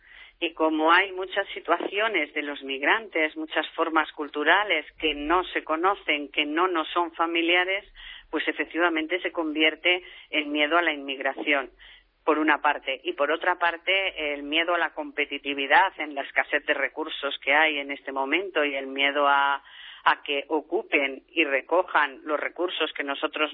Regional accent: Spain; a ellos, a nosotros, como españoles, a cualquier otra nacionalidad, ¿no?

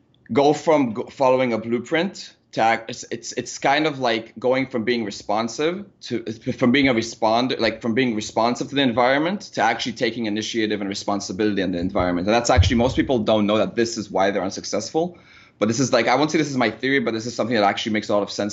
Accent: Israel; English is a second language; now in Austin, United States; I'm from Israel, and we moved to Austin, Texas to actually only focus on that, which was like a big burning the boats type of scenario.

